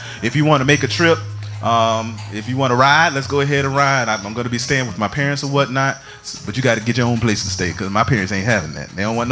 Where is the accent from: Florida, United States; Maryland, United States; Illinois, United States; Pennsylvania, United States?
Florida, United States; Jacksonville; my hometown is in Jacksonville, Florida, and I grew up in the west northwest quadrant, close to Durkinville, 10th Street, y'all.